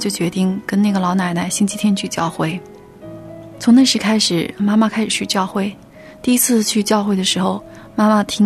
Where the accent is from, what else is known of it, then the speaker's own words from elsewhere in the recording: Heilongjiang, China; 我出生在黑龙江的一个偏僻的农村，从小家里面非常的贫穷。